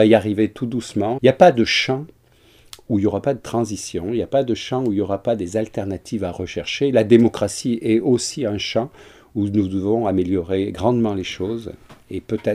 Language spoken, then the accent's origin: French; Auvergne-Rhône-Alpes, France; Moi, je pense, puisque je suis du Vercors